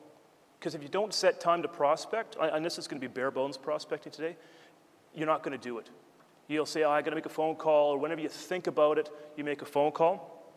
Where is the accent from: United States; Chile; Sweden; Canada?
Canada; Vancouver, British Columbia; I'm from Vancouver. I used to deliver the Vancouver Sun. I was 12.